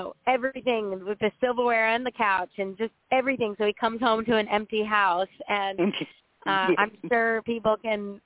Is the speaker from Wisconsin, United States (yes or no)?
yes; Wisconsin, United States; like I'm from Wisconsin, I'm a Wisconsin girl through and through.